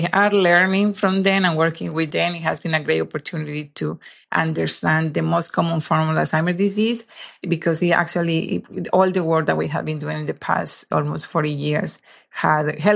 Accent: Colombia; Yes, I'm from Colombia originally, yes.

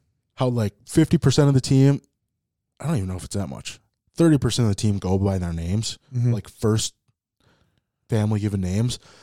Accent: Lemoore, California, United States; I loved growing up in Lemoore, but, I mean, Jesus, people.

